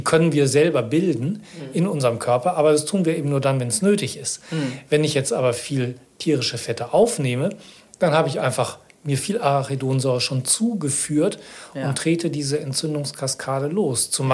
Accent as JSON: {"language": "German", "region": "North Rhine-Westphalia", "country": "Germany", "said": "ich komme ja aus dem Ruhrgebiet. Genau, ich komme ja aus dem Ruhrgebiet."}